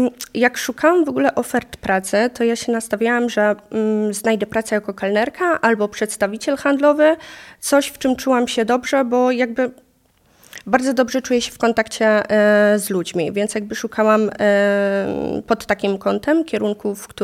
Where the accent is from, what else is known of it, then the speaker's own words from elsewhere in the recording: Legnica, Lower Silesian Voivodeship, Poland; Ale ogólnie też pochodzę z małego miasteczka, jakim jest Legnica, właśnie blisko Wrocławia.